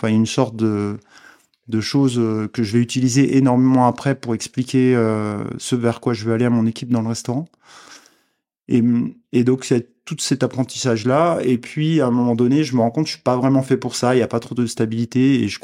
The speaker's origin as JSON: {"language": "French", "town": "Myon", "region": "Bourgogne-Franche-Comté", "country": "France", "tie": "born or raised there", "said": "je suis originaire de Myon. Myon, c'est la vallée du Lison. C'est au-dessus de Salins-les-Bains, c'est près du Mont-Poupet. Je suis originaire, mes deux parents sont de là-bas"}